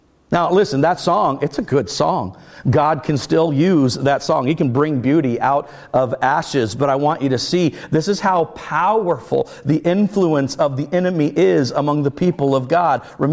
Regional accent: United States; As an American, I can say whatever I want, whenever I want, wherever I want, however I want.

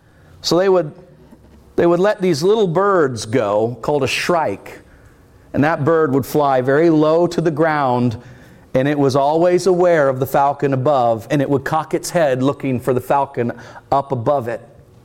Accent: Cocoa, Florida, United States; When I was a boy growing up in Cocoa, Florida, I went to Saturn Elementary School.

